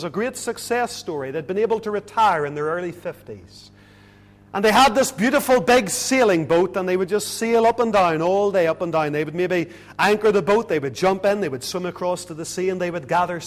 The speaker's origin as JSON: {"language": "English", "town": "Lisburn", "region": "Northern Ireland", "country": "United Kingdom", "tie": "born or raised there", "said": "Used to be a man visited our home whenever I was a little boy growing up in Lisburn."}